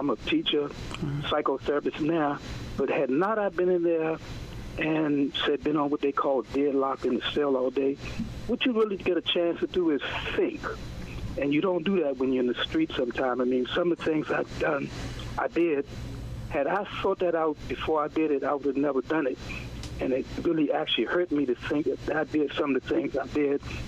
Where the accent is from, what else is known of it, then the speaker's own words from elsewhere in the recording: Queens, New York, United States; I'm from Queens.